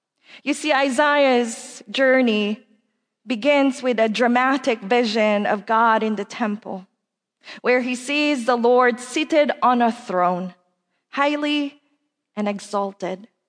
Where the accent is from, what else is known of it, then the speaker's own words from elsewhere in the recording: Italy; also born or lived in Philippines; I was born in the Philippines and baptized as an infant in the United Methodist Church. At the age of 10, my family migrated to Italy, where I was raised and nurtured by the Italian Methodist Church.